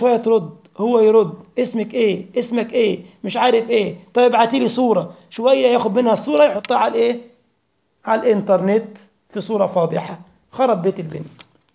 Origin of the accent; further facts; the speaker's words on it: Egypt; احنا عندنا في مصر القرنية بتعدي 1,000,000 جنيه مصري